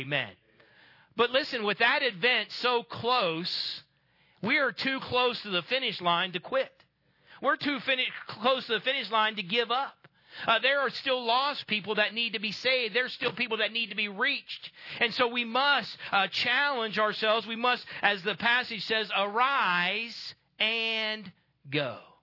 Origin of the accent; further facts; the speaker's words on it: Ohio, United States; I'm from Ohio. We pronounce it Powhatan.